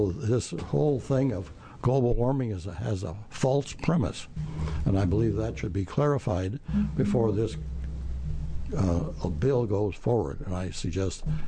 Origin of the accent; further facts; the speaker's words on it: Tigard, Oregon, United States; from Tigard.